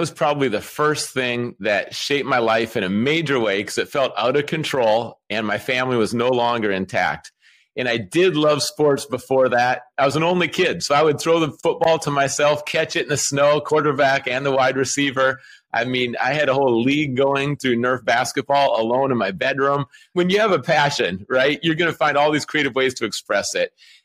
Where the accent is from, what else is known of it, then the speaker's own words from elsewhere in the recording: Minnesota, United States; I grew up in Minnesota, so I was in the frozen tundra.